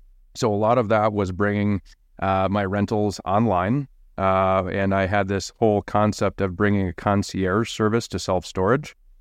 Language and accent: English; Rochester, Minnesota, United States; born or raised there